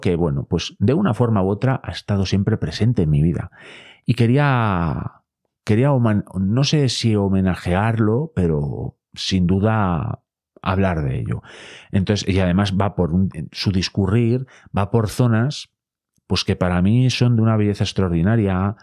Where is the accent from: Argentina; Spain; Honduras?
Spain; Boñar, Castile and León; el río que pasa por mi pueblo, por Buñar, en la montaña central leonesa